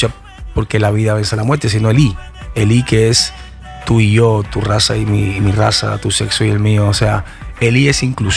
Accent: Cuba; ganarse un Grammy es complicado, no es fácil, y más siendo cubano. Nosotros estuvimos prohibidos siendo cubanos mucho tiempo poder ganar un Grammy.

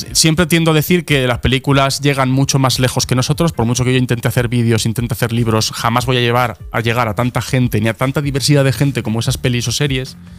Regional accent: Valencia, Valencian Community, Spain; Porque pues soy de Valencia y como allí una profesión es el ser artista fallero

